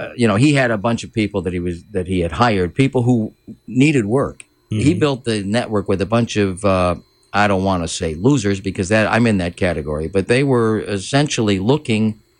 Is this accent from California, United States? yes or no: no; Michigan, United States; I grew up in Michigan. It's cold there.